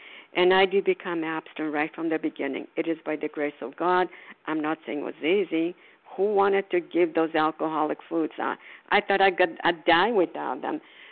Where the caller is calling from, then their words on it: Port Charlotte, Florida, United States; And I'm calling from Port Charlotte, Florida.